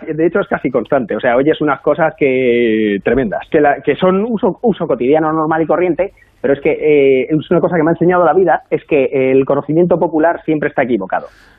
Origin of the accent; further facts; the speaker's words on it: A Coruña, Galicia, Spain; Yo que soy de origen coruñés, para mí es la mar.